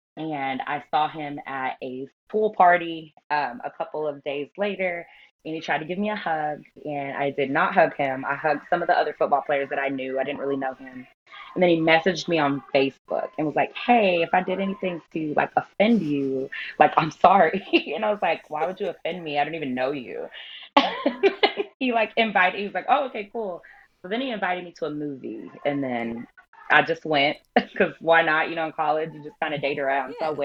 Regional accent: Texas, United States; I am a Texas girl. We're from Texas. We met at the University of Texas, actually.

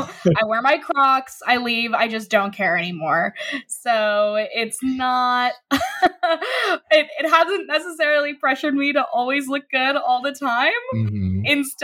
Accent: New York, United States; Ooh, I grew up on the Upper West Side, so it's a neighborhood close to my heart.

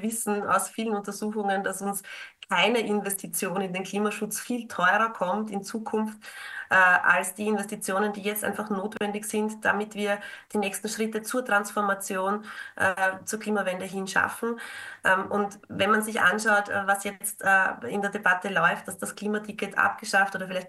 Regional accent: Burgenland, Austria; Man wundert sich als Burgenländer, Burgenländerin oft, wenn man mitbekommt, wie in anderen Bundesländern hier polemisiert wird und diskutiert wird.

